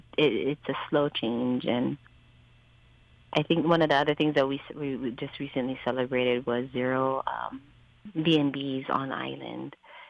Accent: Molokai, Hawaii, United States; as a Kanaka Maoli, as a Hawaiian woman, from Molokai.

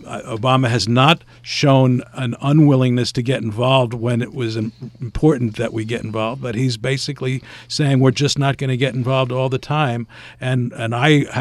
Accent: New York City, New York, United States; When I was growing up in the Bronx, we used kishkas as a name for stuffed derma.

